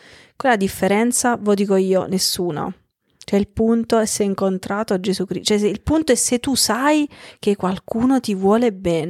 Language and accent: Italian; Basilicata, Italy; io vengo da Basilicata